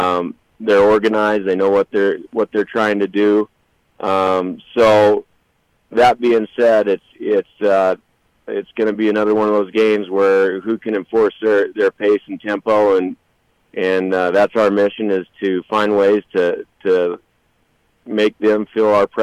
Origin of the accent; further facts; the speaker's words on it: Casper, Wyoming, United States; You know, growing up in Casper and playing at NC, people think that's an advantage